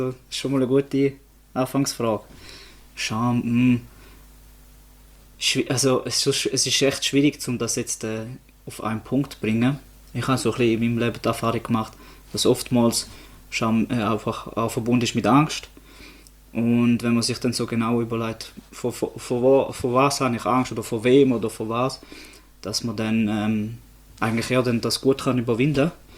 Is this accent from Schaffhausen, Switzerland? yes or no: yes; Neuhausen, Schaffhausen, Switzerland; Wird 29 im Sommer. Mhm. Wohne, oder nicht nur wohne, sondern bin aufgewachsen in Neuhausen.